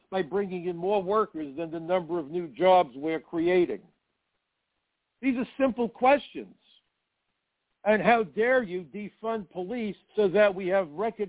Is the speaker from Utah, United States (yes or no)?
no; New York, United States; I'll be honest. I'm a New Yorker.